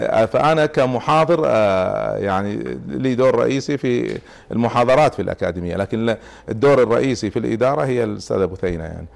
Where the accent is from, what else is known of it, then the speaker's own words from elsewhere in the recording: Kuwait; احنا الحرارة عندنا شيء خيالي، شيء لا يطاق يعني